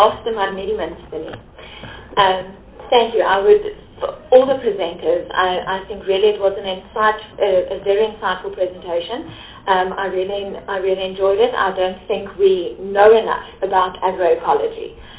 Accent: Free State, South Africa; I'm from the Free State, so I'm from UOF, the University of the Free State

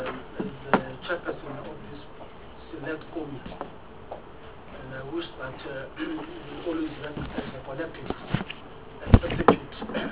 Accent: Eastern Cape, South Africa; I come from Eastern Cape. My home base.

